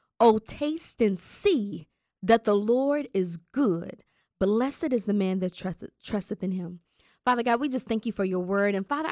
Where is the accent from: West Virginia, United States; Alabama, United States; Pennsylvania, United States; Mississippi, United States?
Mississippi, United States; I'm from Mississippi